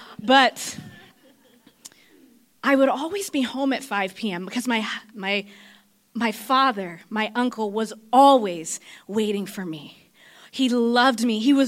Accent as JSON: {"language": "English", "country": "Iran", "tie": "born or raised there", "said": "I was just this Jewish kid growing up in Persia. There was no temple for me to go to worship."}